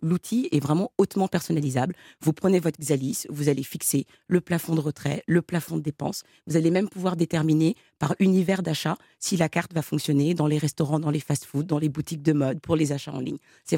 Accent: Senegal; now in France; je pouvais aussi créer de l'emploi et créer de la valeur dans mon pays d'origine, le Sénégal.

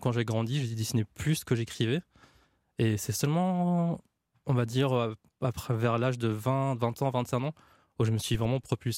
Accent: Laos; J'ai grandi au Laos, c'est là-bas que j'ai commencé à regarder des dessins animés d'abord

